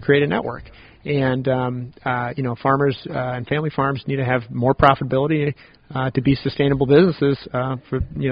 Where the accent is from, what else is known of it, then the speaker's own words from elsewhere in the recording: California, United States; I'm from California